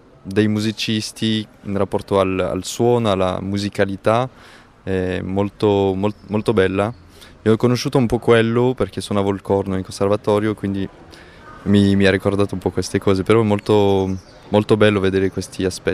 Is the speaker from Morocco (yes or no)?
no; Auvergne-Rhône-Alpes, France; Italian is a second language; now in Cremona, Italy; Non sono di Cremona, non sono francese, di Alta Savoia.